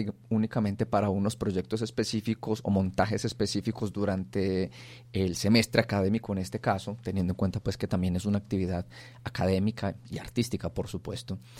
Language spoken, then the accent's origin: Spanish; Palestina, Caldas, Colombia; en el municipio de Palestina, concretamente, de donde soy oriundo.